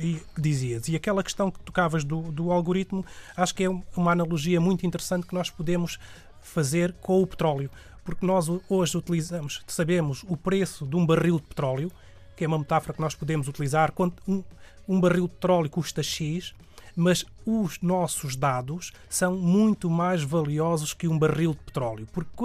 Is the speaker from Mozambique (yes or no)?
no; Alentejo, Portugal; para mim, porque sou alentejano